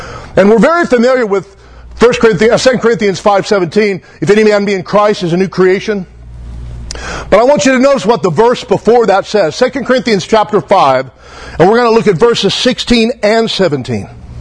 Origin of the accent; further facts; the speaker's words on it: Taft, United States; You know, we're from Taft. We were both born there. Don't hold that against us.